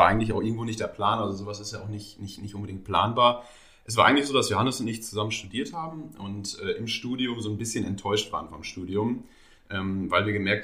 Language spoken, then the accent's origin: German; Münster, North Rhine-Westphalia, Germany; ich komme aus Münster